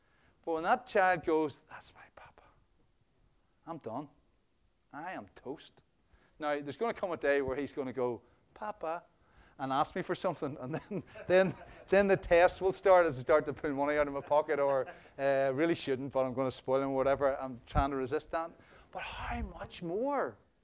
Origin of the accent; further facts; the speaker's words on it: Belfast, Northern Ireland, United Kingdom; Like, I'm just an ordinary guy. Born and bred in North Belfast. Just doing my stuff. Served my time in the Presbyterian Church.